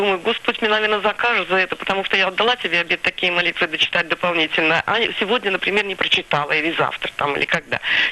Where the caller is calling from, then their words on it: Saint Petersburg, Russia; Я из, звоню вам из Ленинграда.